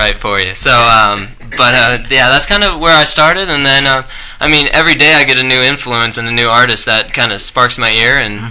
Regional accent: Las Vegas, Nevada, United States; by the way. And I actually, I started back, since I was from the Vegas, I got a lot of the, like … influence thrown on me.

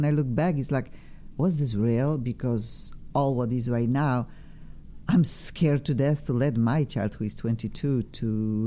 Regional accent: Poland; English is a second language; I am from Poland

